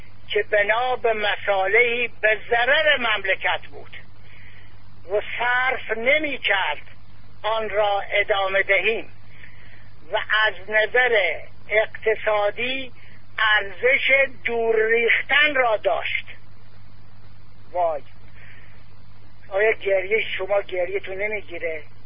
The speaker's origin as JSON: {"language": "Persian", "country": "Iran", "said": "من که در خارج میخوام خودم معرفی کنم اول میگم اهل کجا هستی؟ میگم اهل ایران، هم ایرانیان"}